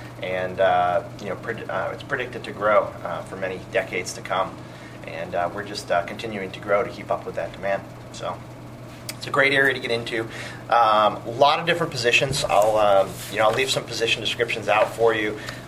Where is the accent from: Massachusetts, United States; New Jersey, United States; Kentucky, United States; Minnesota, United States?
Massachusetts, United States; Fall River; now in Boston, United States; I live up in Boston, work up at our Framingham office, but I grew up down here in Fall River, went to BCC myself